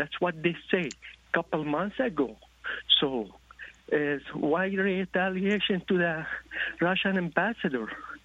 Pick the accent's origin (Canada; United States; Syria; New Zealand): Syria; English is a second language; And I'm Syrian, and I have a family over there. Just recently, I came from Syria on October.